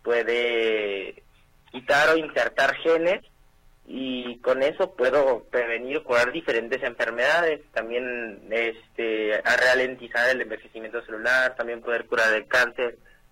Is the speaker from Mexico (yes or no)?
yes; Mexico; nunca olvidaré mi país de origen, México.